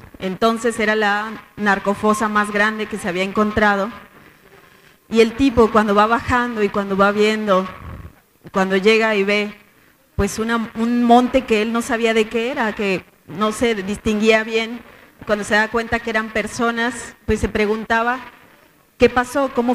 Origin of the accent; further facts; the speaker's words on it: Chihuahua, Mexico; yo soy de Chihuahua y desde 2007, cuando iba a mi tierra, cuando iba a Juárez